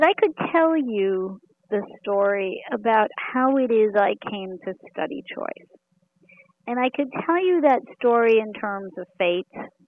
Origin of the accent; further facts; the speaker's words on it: United States; I was navigating being in a Sikh household. I was navigating growing up in America, and I was navigating being blind.